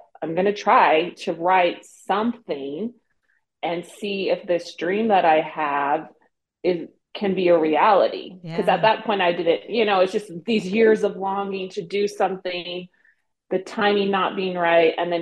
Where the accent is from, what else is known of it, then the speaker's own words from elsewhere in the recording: California, United States; I met someone on the East Coast, and I said, oh, I'm from California.